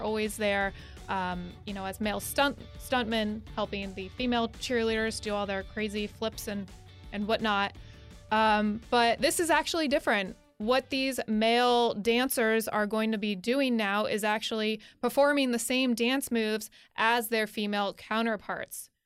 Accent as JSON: {"language": "English", "region": "Connecticut", "country": "United States", "said": "I'm from Connecticut. We never really had a football team."}